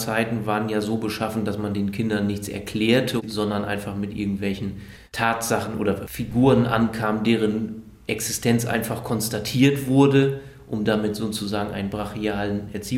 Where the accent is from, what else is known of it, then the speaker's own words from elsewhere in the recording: Lower Saxony, Germany; Ich komme selber aus dem Feengebiet und bin an einem Feenkanal groß geworden, an demselben Feenkanal, wo auch meine Eltern groß geworden sind.